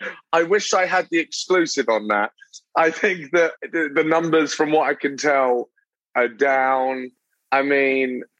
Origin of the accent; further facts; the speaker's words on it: Brighton, South East England, United Kingdom; also born or lived in London; I'm born in London, but then I moved to a small town. It's not that small, but a smaller town on the south coast called Brighton, which is kind of, it's basically the UK's San Francisco.